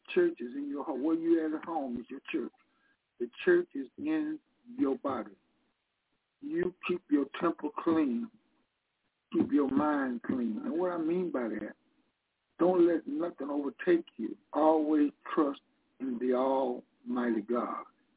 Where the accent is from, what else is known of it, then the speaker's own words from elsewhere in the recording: Detroit, Michigan, United States; I'm from Detroit.